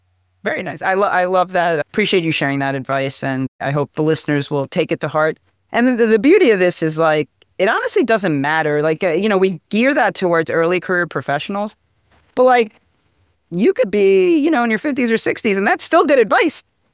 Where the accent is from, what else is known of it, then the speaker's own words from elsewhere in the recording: New York, United States; I'm from Long Island, so Islanders.